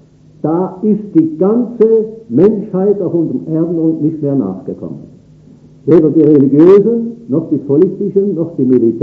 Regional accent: Switzerland; Erster Weltkrieg habe ich erlebt, nicht? Aber als Schweizer natürlich, durch Gottes Gnade. Zweiten Weltkrieg habe ich Krieg erlebt, war ich eigentlich da als Schweizer.

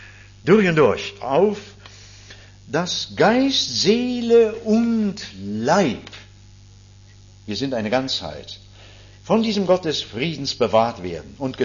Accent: Hesse, Germany; Das war bei uns in meiner früheren Heimat, ich komme aus Nordhessen, aus dem Waldecker Land, nicht so.

